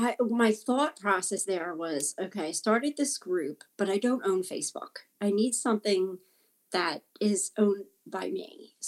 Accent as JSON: {"language": "English", "town": "Philadelphia", "region": "Pennsylvania", "country": "United States", "said": "you and I are from major city areas, Boston, I'm from Philly"}